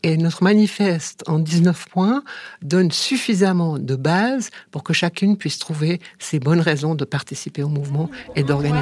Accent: Valais, Switzerland; mais moi, je suis valaisanne, moi aussi

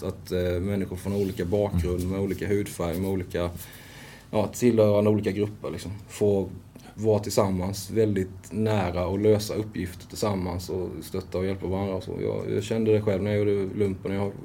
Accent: Sweden; medan som för mig, på basis av att jag är svensk, måste betala 100%.

